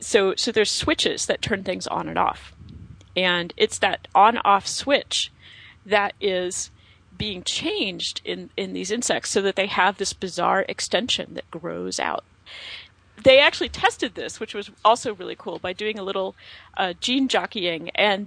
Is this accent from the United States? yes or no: yes; the South, United States; I'm from the South.